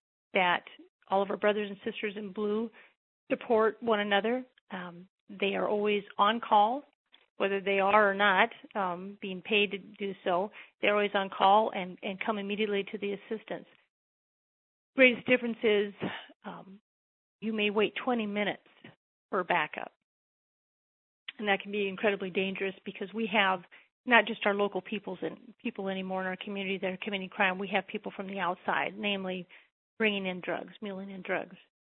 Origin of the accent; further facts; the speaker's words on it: Eagle Butte, South Dakota, United States; I am a lifelong resident of the Cheyenne River Indian Reservation. I was born and raised just outside of Eagle Butte.